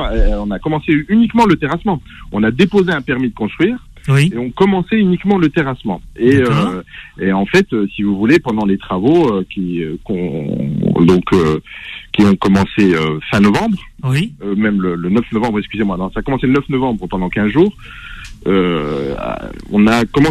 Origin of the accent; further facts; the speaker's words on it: Vesoul, Bourgogne-Franche-Comté, France; now in Lyon, France; je suis originaire de la Haute-Saône et de Vesoul précisément. Et puis, après mes études sur Lyon... je me suis déplacé, donc j'ai migré à Lyon